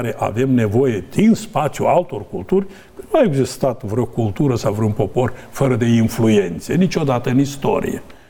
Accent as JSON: {"language": "Romanian", "country": "Romania", "said": "Sunt european. Pentru integrare europeană, ca români cu valori, cu adevăruri, însușindu-ne valorile altor popoare"}